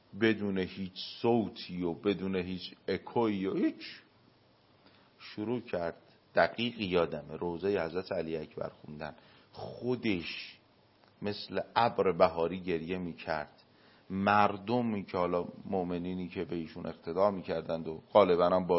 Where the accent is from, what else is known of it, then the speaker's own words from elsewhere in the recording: Qom, Iran; born there; ما پدرمون شیعه است، مادرمون شیعه است، خودمون شیعه، این تو قم به دنیا اومدیم، مثلا حالا طلبه شدیم